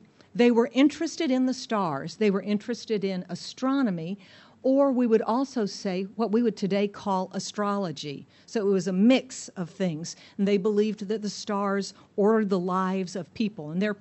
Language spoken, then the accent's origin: English; United States; You all know that I am from North America, that I'm American.